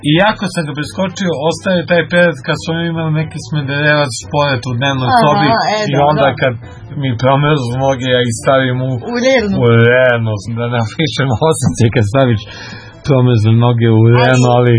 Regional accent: Belgrade, Serbia; Ja sam rođen u Beogradu. Tog dana je bila neka epidemija, ovo ono, ja sam imao neku babu i dedu, ja sam odrasao tamo u Beogradu, kao mali

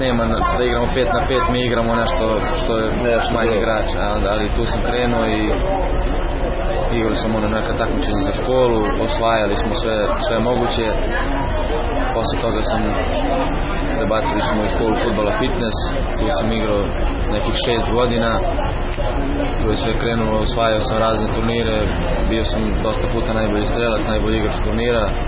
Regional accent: Kragujevac, Šumadija, Serbia; dolazim iz Kragujevca, naravno iz Velikog Polja, to je Grošnice.

